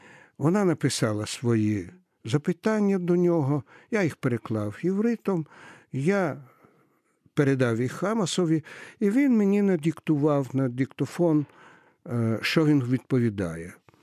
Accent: Kyiv, Ukraine; now in Jerusalem, Israel; Я, як киянин, який тут народився, хочу вам сказати, що в світі для мене існує тільки два міста. Те Єрусалим, в якому я живу, який я добре знаю, і Київ.

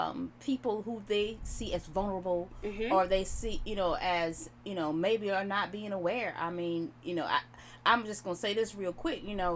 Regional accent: North Carolina, United States; Yeah, and think about our state. We're from North Carolina

